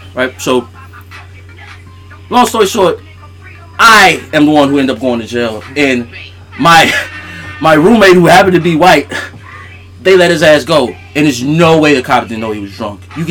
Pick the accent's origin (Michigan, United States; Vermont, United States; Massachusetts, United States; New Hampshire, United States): Massachusetts, United States; I grew up in Massachusetts, you know, a small town.